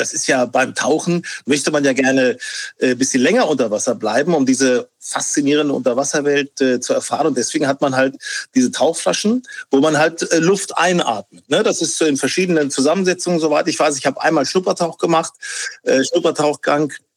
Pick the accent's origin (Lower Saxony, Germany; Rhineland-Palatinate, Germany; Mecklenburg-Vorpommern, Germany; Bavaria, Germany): Lower Saxony, Germany; Burgdorf; Burgdorf, das ist ja meine Heimat. Und ich erinnere mich an das Waldbad Ramlingen-Elershausen. Das ist so die Region Burgdorf, Hannover-Region, eigentlich aber nah an Burgdorf dran.